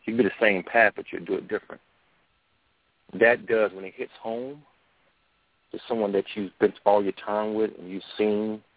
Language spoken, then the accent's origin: English; Louisiana, United States; I grew up in Louisiana in nothing but pine trees. Pine trees, as far as you can see, pine trees.